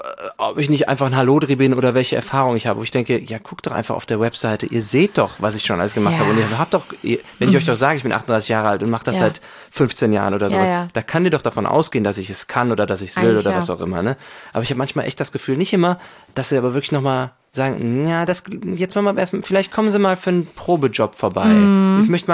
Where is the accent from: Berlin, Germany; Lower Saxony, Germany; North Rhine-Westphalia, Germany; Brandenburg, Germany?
North Rhine-Westphalia, Germany; Cologne; ich bin ja Kölsche Jung.